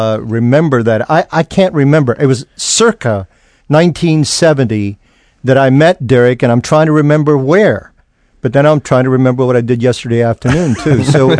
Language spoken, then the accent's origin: English; Scotland, United Kingdom; And, of course, I was from Scotland